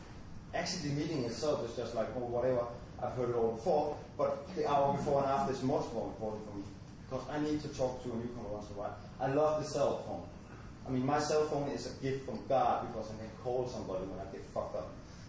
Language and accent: English; Copenhagen, Capital Region, Denmark; I'm an alcoholic from Copenhagen.